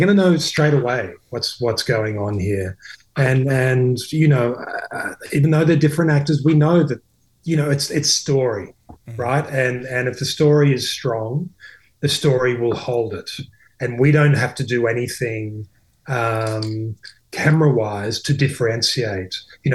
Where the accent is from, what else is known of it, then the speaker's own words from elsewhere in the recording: Australia; I always get my coast because I'm from Australia.